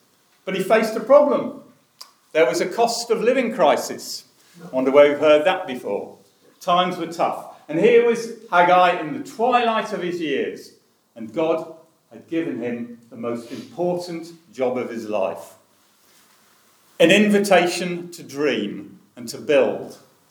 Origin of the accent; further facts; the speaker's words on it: England, United Kingdom; accent: southern; moved away as an adult; now in Teesside, United Kingdom; 35 years I've lived on Teesside, not enough to be a local because of my accent. Soft southerner, soft posh southerner.